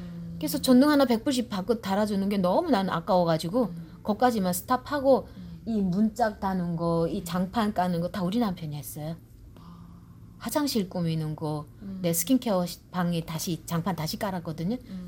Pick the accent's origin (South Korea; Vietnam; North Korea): North Korea; now in United States; 나는 이제 이북 사람이고 나는 지금도 엄마가 보고 싶고 나는 엄마 떠나고 싶지 않았는데 어떻게 내가 엄마를 떠나서 내가 미국까지 오게 됐었고